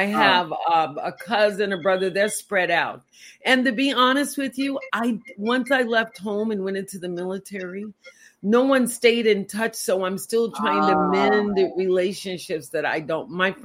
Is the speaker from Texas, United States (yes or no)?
yes; Waco, Texas, United States; also born or lived in Amarillo; I was born in Amarillo. And then I grew up in Waco. And then I got out of high school at 16 and went into the Navy and never went back.